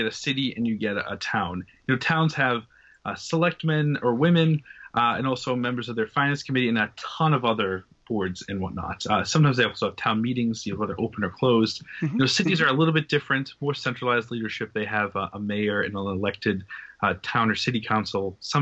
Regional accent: Weymouth, Massachusetts, United States; whether it's Scituate or Cohasset or my hometown of Weymouth

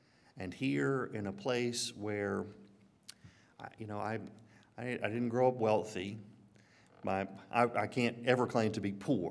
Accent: Alabama, United States; I grew up on the Pleasant Grove, Midfield, Jasper side of town.

